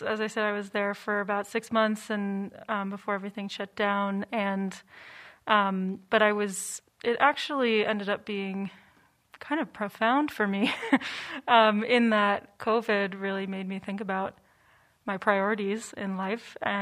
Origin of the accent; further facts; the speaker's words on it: West Coast, United States; I'm from the West Coast, so I was excited about, I mean, I love it here, and I was also excited about going back to my roots a little bit